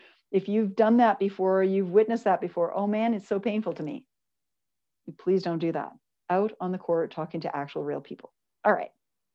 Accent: Canada; I'm Canadian, but I canceled a team meeting to watch.

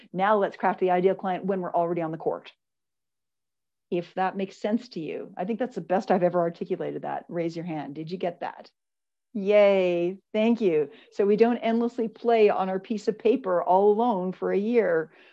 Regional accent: Canada; I'm Canadian, but I canceled a team meeting to watch.

